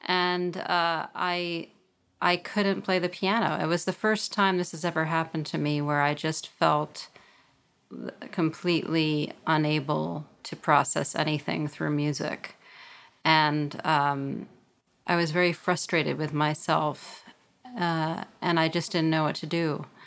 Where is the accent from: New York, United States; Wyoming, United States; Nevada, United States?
New York, United States; Brooklyn; it's really important to me that I'm from Brooklyn, that I still live here, and that I'm near my parents and the hospital where I was born.